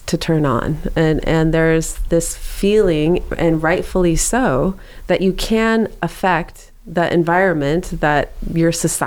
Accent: Washington, United States; I grew up in Puget Sound, which is, well, not in Puget Sound, on Puget Sound, on the shores in Washington State, just south of Seattle.

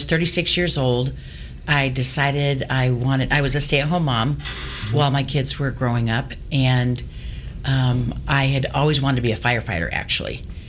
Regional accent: Iowa, United States; born there; also born or lived in Oklahoma City; now in Kansas City, United States; I was born in Iowa and spent about 10 years in Oklahoma City and then moved to Kansas City. So I've been here about 27 years.

